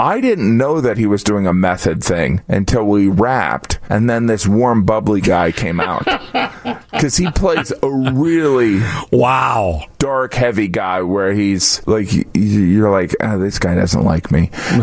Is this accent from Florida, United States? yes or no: no; Indiana, United States; I grew up in Northwest Indiana.